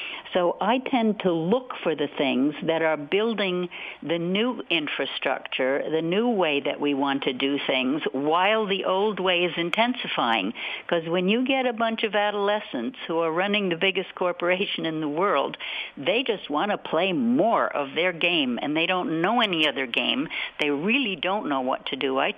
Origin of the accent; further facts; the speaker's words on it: New York, United States; you know, I'm an old Hudson River girl. I grew up on the Hudson.